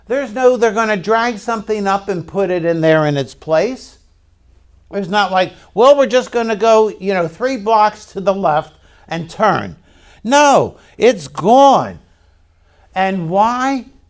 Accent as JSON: {"language": "English", "town": "Baltimore", "region": "Maryland", "country": "United States", "tie": "born or raised there", "said": "I grew up in Baltimore, and the hope was we could always get to the shore or always get to the boat to go fishing."}